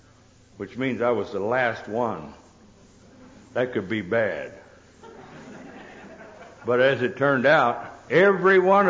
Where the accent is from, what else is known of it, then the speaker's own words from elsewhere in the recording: Texas, United States; born there; I was born out in Texas.